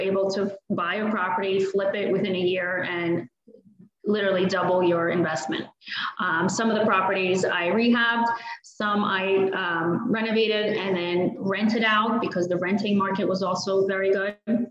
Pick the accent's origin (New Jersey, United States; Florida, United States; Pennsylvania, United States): Pennsylvania, United States; Philadelphia; also born or lived in Russia; I was born in Russia, and my family immigrated here in the late 80s. I was about 5 years old when I came. We came to Philadelphia, Pennsylvania. So I grew up there.